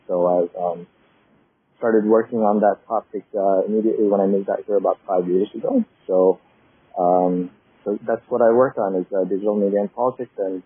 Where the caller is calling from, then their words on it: Seattle, Washington, United States; I'm calling in from Seattle right now, so it's about afternoon here